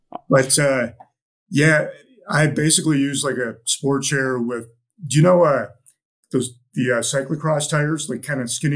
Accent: Lander, Wyoming, United States; My family was really into the outdoors. I grew up in Lander, Wyoming, okay. where National Outdoor Leadership School is.

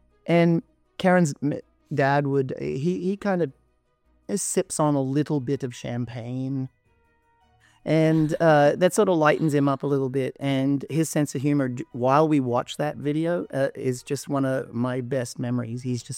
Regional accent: Australia; now in Canada; Yeah, I'm Australian.

